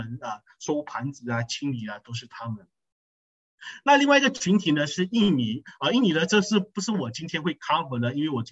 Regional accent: Malaysia; 虽然我是在马来西亚长大， 但是我真的没有想到哦，原来马来西亚还有这样子的一个地方

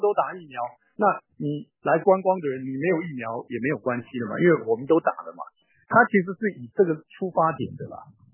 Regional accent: Taiwan; moved away as an adult; now in United States; 其实我是在台湾出生的外省第二代，我爸爸是江苏人。好，那我在台湾我是学日本料理，我不爱读书，所以我从小就学日本料理，然后就到美国去开店。

